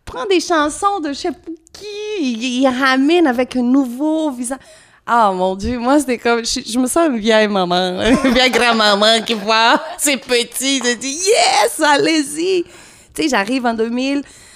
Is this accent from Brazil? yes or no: yes; Brazil; French is a second language; moved away as an adult; Et en plus, je viens du Brésil